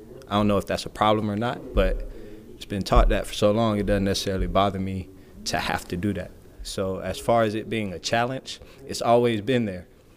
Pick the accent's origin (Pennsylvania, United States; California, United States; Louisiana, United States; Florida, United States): Florida, United States; St. Petersburg; It just so happens in this 10-person class, two of us were from St. Petersburg, Florida. I was from the South Side.